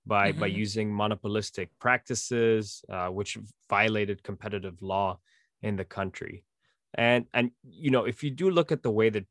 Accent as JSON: {"language": "English", "region": "Dubai", "country": "United Arab Emirates", "tie": "born or raised there", "said": "growing up in Dubai and the United Arab Emirates"}